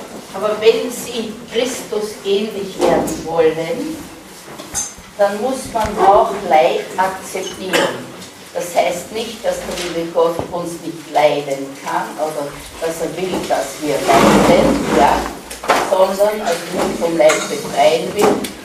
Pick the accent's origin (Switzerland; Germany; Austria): Austria; Vienna; Ich bin ein Wiener, mir kommt das wahnsinnig komisch vor.